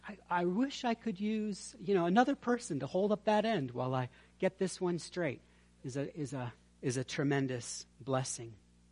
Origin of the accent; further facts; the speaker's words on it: Baltimore, Maryland, United States; I grew up right outside of Baltimore, and there are dark alleys in Baltimore.